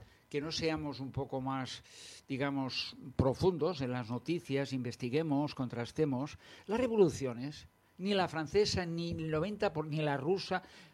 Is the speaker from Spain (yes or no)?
yes; Esplugues de Llobregat, Catalonia, Spain; now in Sant Just Desvern, Spain; soy de Esplugas de Llobregat, vivo en Sant Just ahora, pero nací en Esplugas, y bueno, hace muchos años que vivo en Sant Just